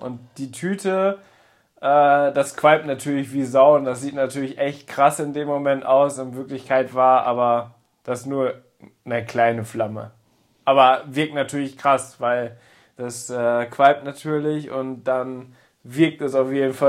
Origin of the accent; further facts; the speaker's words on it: Papenburg, Lower Saxony, Germany; ich komme gebürtig aus Papenburg, bin da aufgewachsen, habe auch meine Ausbildung da gemacht, bin in die Berufsschule gegangen, die auch in Papenburg ist